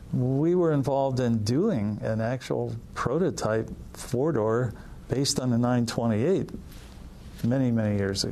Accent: Cleveland, Ohio, United States; born or raised there

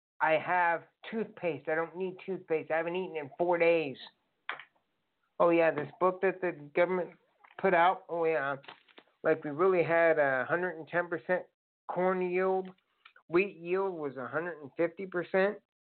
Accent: Venezuela; I'm from Venezuela

